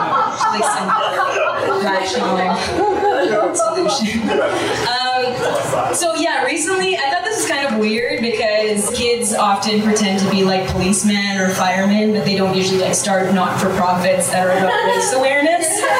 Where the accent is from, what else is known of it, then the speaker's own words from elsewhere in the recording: Sudbury, Ontario, Canada; Actually from a like small city up north called Sudbury. You know? Yeah, it's like really white, and it's the kind of place that you might go for your like grade 7 trip